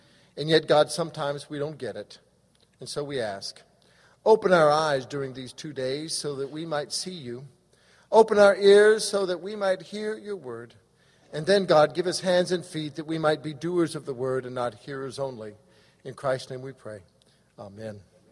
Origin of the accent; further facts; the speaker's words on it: Evanston, Illinois, United States; also born or lived in Nashville / Greencastle / Denver / Kansas; I was born in Nashville, went to grade school in Evanston, Illinois, went to middle school in Greencastle, Indiana, high school in Denver, Colorado, university in Kansas, spent far too long in Texas